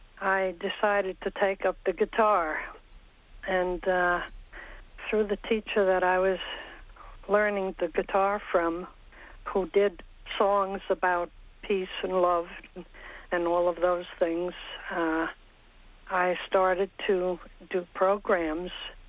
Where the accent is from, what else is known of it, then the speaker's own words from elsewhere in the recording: Brooklyn, New York, United States; born there; And I was born in Bay Ridge, Brooklyn, and was a member of a Methodist church where I sang in the choir.